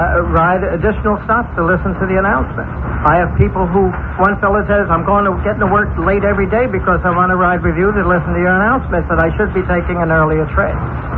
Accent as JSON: {"language": "English", "town": "New York City", "region": "New York", "country": "United States", "tie": "born or raised there", "said": "Absolutely. Born and bred in New York. Well, I've lived in all the boroughs but Staten Island."}